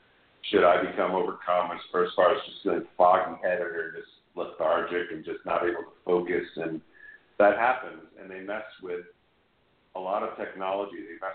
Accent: Connecticut, United States; I'm in Austin, Texas right now. That's where the band is, but I'm from Connecticut, and I spend, you know, half of the year up there.

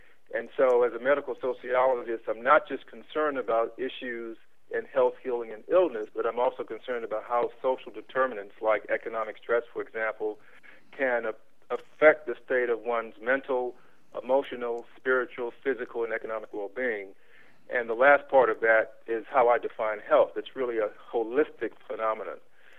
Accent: Washington, District of Columbia, United States; also born or lived in Northern Virginia; Well, I'm a native Washingtonian, and I grew up specifically in Southeast Washington and lived there for the first 11 and a half years of my life, and then my parents moved the family out to Northern Virginia.

